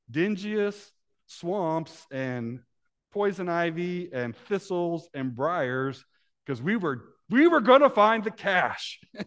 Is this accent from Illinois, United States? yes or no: yes; Decatur, Illinois, United States; I grew up in Decatur, Illinois, flat as a pancake. You could see the horizon from my house.